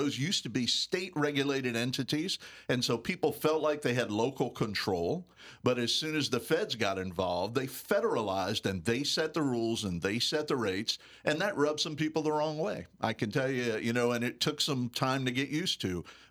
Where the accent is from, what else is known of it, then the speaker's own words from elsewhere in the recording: Morgan City, Louisiana, United States; I'm a native. I was born in Morgan City, God help me, and I'm still moving forward here in Louisiana, and I love this state